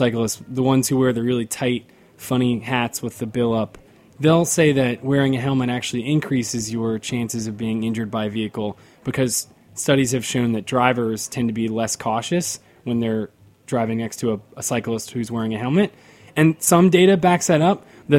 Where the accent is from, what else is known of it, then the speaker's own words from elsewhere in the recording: the South, United States; it's because I'm from the South, and my grandmother is, I think I can say this, my grandmother's pretty racist.